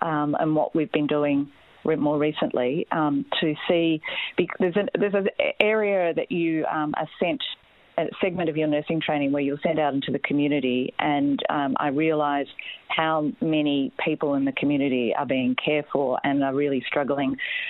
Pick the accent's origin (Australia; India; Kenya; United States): Australia; Melbourne, Victoria; I grew up in Melbourne, not far from where I'm sitting now, and I went to an all-girls Catholic school.